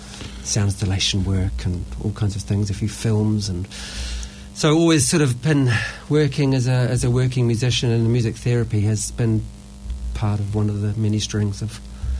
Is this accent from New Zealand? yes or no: yes; Dunedin, Otago, New Zealand; Dunedin, which is my hometown.